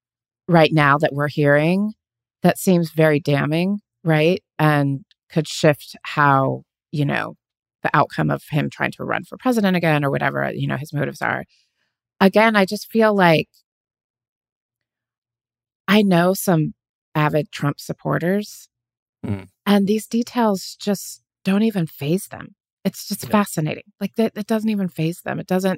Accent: Las Vegas, Nevada, United States; I'm from Las Vegas, Nevada. So I have some high school friends and people that I grew up

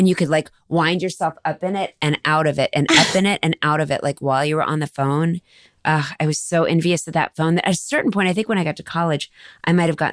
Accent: Dallas, Texas, United States; I'm from Dallas, Texas.

